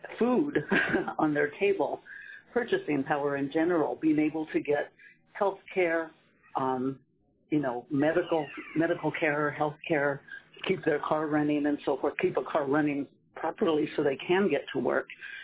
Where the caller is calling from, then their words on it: Anchorage, Alaska, United States; I'm calling from Anchorage.